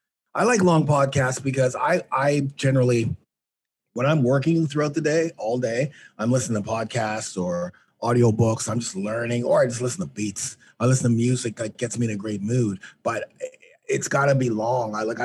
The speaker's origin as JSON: {"language": "English", "country": "Canada", "said": "And although my business is a U.S. business, I'm Canadian."}